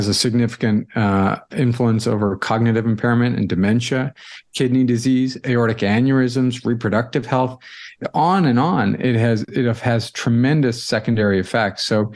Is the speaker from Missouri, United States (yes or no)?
yes; St. Louis, Missouri, United States; now in Boston, United States; I grew up in St. Louis. I'm a Midwestern kid, but I did my college in the Midwest and medical school, but I ended up in Boston for a residency